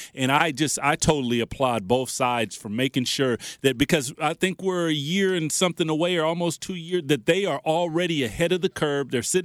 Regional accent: Washington, United States; because there's a first-class town, and it's my hometown. I absolutely love it. Grew up on the Sonics, world champions, the Lonnie Shelton, Gus Williams, DJ, the whole thing.

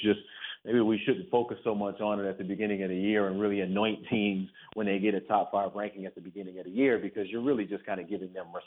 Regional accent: Georgia, United States; Growing up in Georgia, so I grew up in Georgia with like an urban background.

